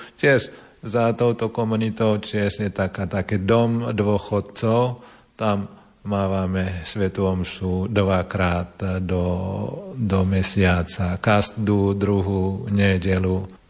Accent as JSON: {"language": "Slovak", "country": "Indonesia", "said": "A ja pochádzam z Indonézie."}